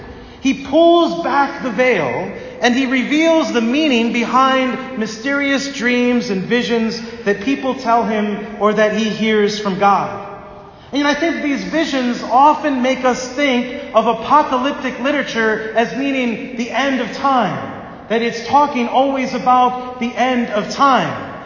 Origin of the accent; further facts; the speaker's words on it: Indianapolis, Indiana, United States; born there; I was born in Indianapolis, actually, and my grandparents lived between St. Paul's and Adams.